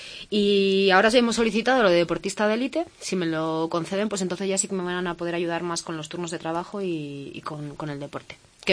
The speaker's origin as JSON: {"language": "Spanish", "town": "Gijón", "region": "Asturias", "country": "Spain", "tie": "born there", "moved": "yes", "lives_now": "León, Spain", "said": "Sí, nací en Gijón."}